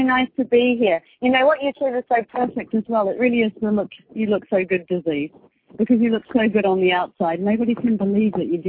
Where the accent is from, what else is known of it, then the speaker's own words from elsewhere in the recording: South Island, New Zealand; I'm from New Zealand originally, South Island, New Zealand